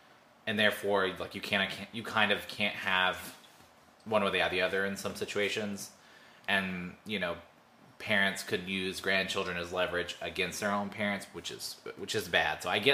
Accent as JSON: {"language": "English", "town": "Jacksonville", "region": "Florida", "country": "United States", "tie": "born or raised there", "said": "But I grew up in Jacksonville, and they have these big communities, too"}